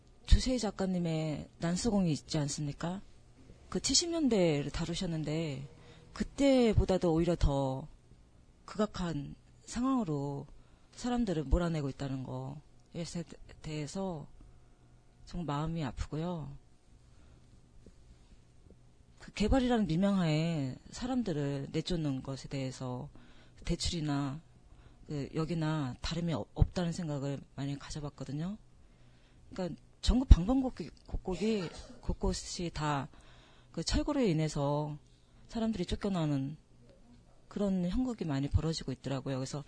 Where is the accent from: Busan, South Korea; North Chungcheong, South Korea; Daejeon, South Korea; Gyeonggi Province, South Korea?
Gyeonggi Province, South Korea; Pyeongtaek; 저는 평택에서 온